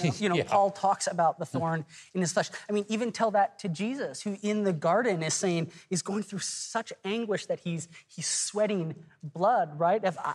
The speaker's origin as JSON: {"language": "English", "region": "Texas", "country": "United States", "said": "I'm from Texas."}